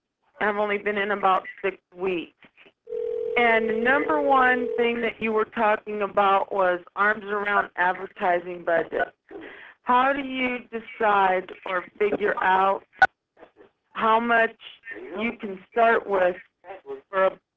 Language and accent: English; Amarillo, Texas, United States; I'm from Amarillo, Texas.